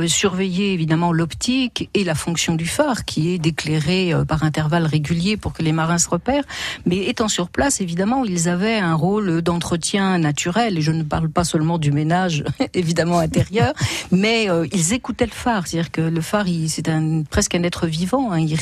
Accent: Paris, Île-de-France, France; je suis parisienne d'origine et a priori, il n'y a pas de phare à Paris.

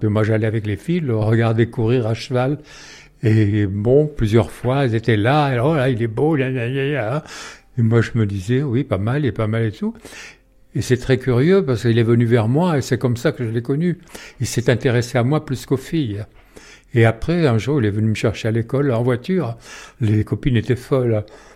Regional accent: Dax, Nouvelle-Aquitaine, France; born there; je suis né à Dax en 1941.

